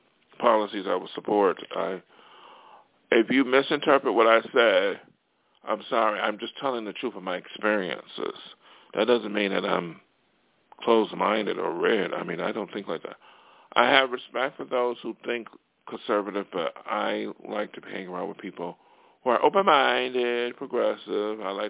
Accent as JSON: {"language": "English", "town": "Buffalo", "region": "New York", "country": "United States", "tie": "born or raised there", "lives_now": "Los Angeles, United States", "said": "when I grew up in Amity House or Buffalo, like a teenager, you know, or and they came out to L.A. from East Coast"}